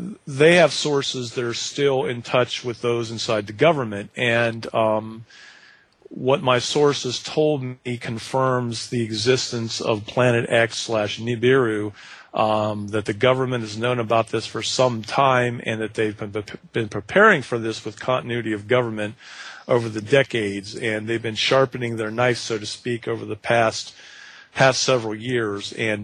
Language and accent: English; Columbus, Ohio, United States; I'm from Columbus, Ohio, involved with the Tea Party and such